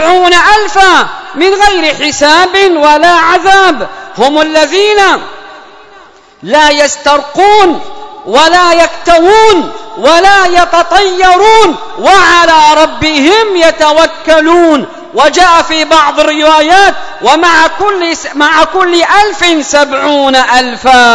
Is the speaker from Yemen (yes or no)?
yes; Yemen; اللهم ادفع عن بلادنا اليمن الفتن ما ظهر منها وما بطن.